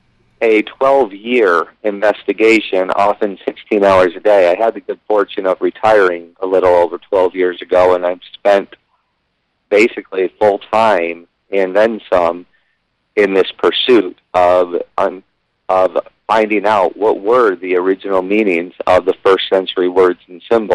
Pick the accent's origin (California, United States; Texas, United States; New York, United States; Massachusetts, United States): New York, United States; New York. Big difference in weather.